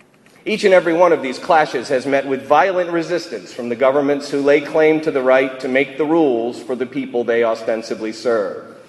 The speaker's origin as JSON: {"language": "English", "town": "Bangor", "region": "Maine", "country": "United States", "tie": "born or raised there", "moved": "as an adult", "said": "I grew up in Bangor, Maine, and I first set foot in the city of Orlando in the spring of 1985"}